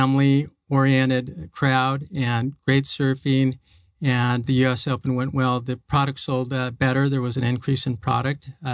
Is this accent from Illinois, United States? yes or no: no; Honolulu, Hawaii, United States; I was born in Honolulu, Hawaii, and I learned to surf, believe it or not, on the north side of the pier, right out front of the store when I was 12 years old.